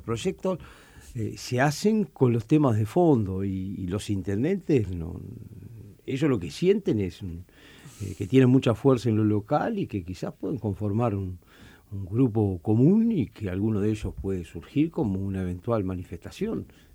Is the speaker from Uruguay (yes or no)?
yes; Cerro Largo, Uruguay; porque además somos de Cerro Largo